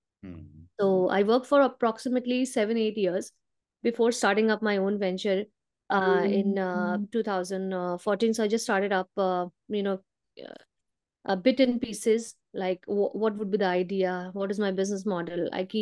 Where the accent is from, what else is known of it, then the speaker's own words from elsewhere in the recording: Bihar, India; I hail from Bihar